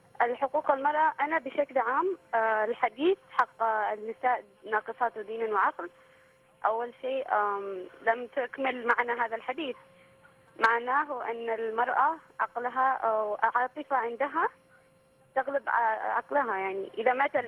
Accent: Yemen; أنا يمنية.

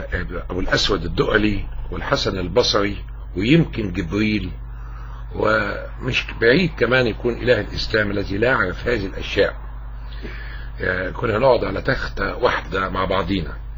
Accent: Egypt; نحن كلنا كمصريين مسلمين ومسيحيين

